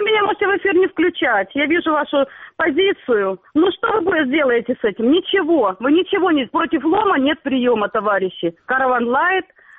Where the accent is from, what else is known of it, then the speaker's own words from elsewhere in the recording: Crimea, Ukraine; Я слушаю вас, я из Крыма.